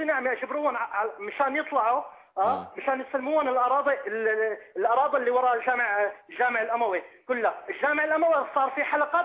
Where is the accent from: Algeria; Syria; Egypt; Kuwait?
Syria; Homs, Homs Governorate; now in Saudi Arabia; أنا من حمص الأبية.